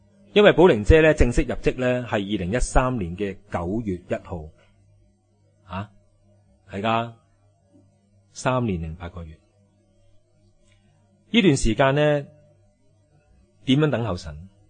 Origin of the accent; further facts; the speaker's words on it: China; 我哋中国人 真係好識吟詩作對。